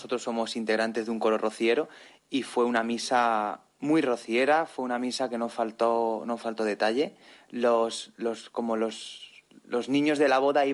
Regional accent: Cornellà, Catalonia, Spain; bueno, somos muy, muy de Cornellà

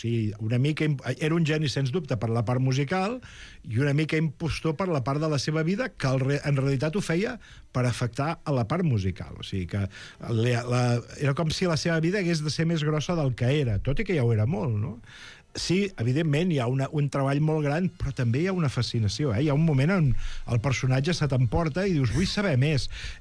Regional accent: Manlleu, Catalonia, Spain; quan jo era petit i baixava amb els meus pares a Barcelona, jo soc de Manlleu

